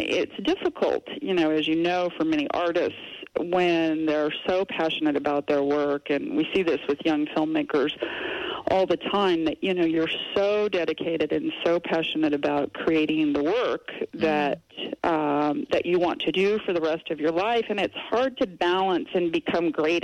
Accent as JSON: {"language": "English", "region": "Kansas", "country": "United States", "tie": "born or raised there", "said": "I grew up in Kansas. Really did not have a strong background of engagement in the arts when I was growing up."}